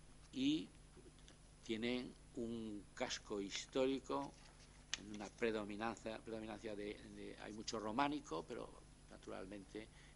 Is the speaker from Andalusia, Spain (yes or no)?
no; Lugo, Galicia, Spain; now in Santiago de Compostela, Spain; yo como soy de Lugo y no soy de Santiago, pues puedo exaltar esta ciudad que me ha acogido para estudiar la carrera y también para ejercer la profesión en la comunidad autónoma.